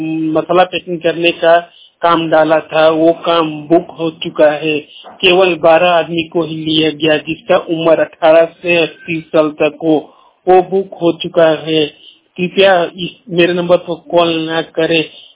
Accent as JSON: {"language": "Hindi", "region": "West Bengal", "country": "India", "said": "मैं state waste Bengal Darjeeling district का निवासी हूँ।"}